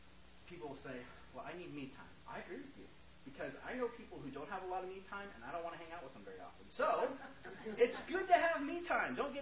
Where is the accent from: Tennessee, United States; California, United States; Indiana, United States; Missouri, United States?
California, United States; I'm from California, and we just got back recently.